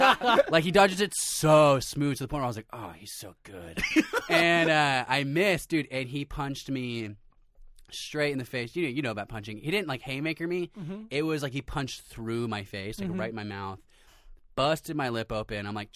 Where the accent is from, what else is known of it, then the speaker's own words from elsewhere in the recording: Sunland, California, United States; So in my hometown, Sunland, there's a skate park that we used to go all the time